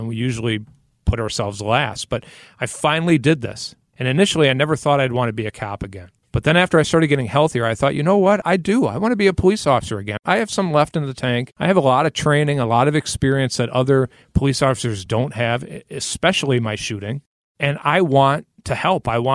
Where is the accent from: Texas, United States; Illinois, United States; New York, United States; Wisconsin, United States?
Wisconsin, United States; Racine; I was born and raised in Racine. This was my dream job.